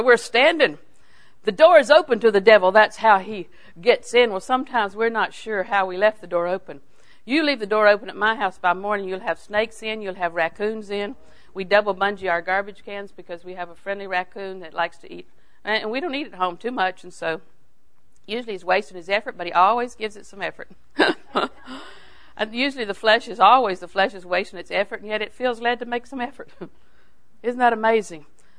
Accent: Auburndale, United States; Now, I was raised in Auburndale.

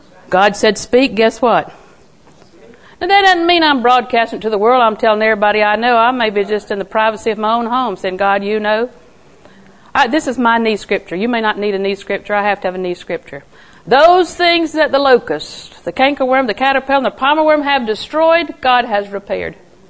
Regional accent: the South, United States; I said, I'm sorry, I'm from the South. Until my mother dies, I have to say ma'am.

